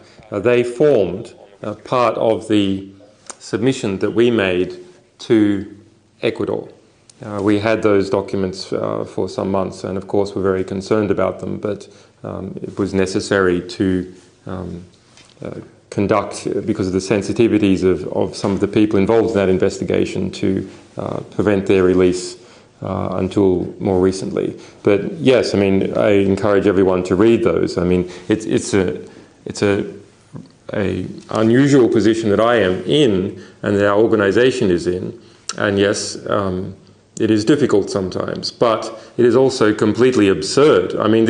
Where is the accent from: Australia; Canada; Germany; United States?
Australia; my home country Australia